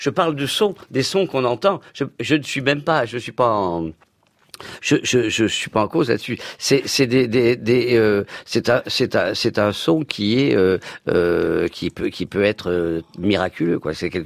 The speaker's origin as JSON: {"language": "French", "region": "the Midi", "country": "France", "said": "je suis du Midi, c'est pour ça que j'ai le bourgeois gentilhomme"}